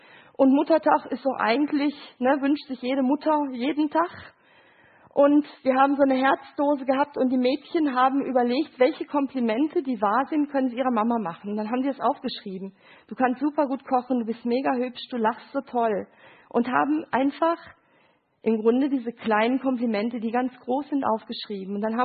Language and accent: German; Gelsenkirchen, North Rhine-Westphalia, Germany; ich komme aus Gelsenkirchen